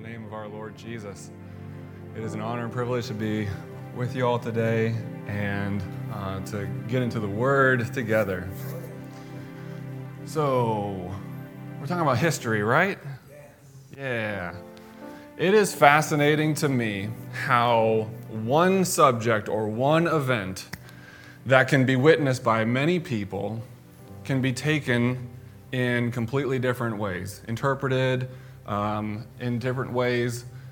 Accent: Pacific Northwest, United States; So growing up in the Northwest, took American history in high school, like everybody.

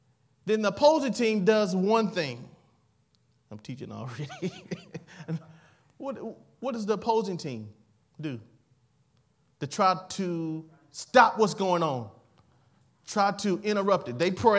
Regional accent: Fair Forest, South Carolina, United States; I'm from Fair Forest, but then I'm going to try to talk fast.

